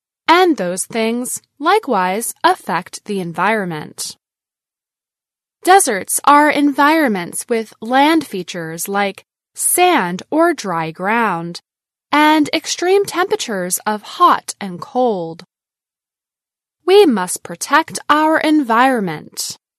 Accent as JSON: {"language": "English", "country": "India", "said": "I am from India."}